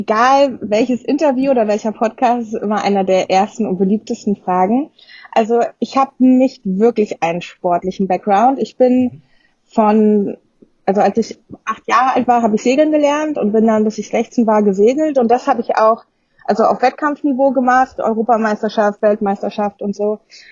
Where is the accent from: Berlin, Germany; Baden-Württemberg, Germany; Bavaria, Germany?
Berlin, Germany; now in Mallorca, Spain; Ich bin auf Mallorca und nicht im Urlaub, sondern ich lebe hier seit 3 Jahren. Ursprünglich komme ich aus Berlin